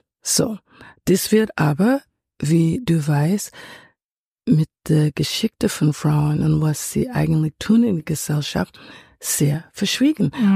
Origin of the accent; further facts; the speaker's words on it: New York, United States; now in Vienna, Austria; aber wir leben in Wien. Wir beide kommen nicht aus Wien. Du kommst aus Graz, ich komme aus New York.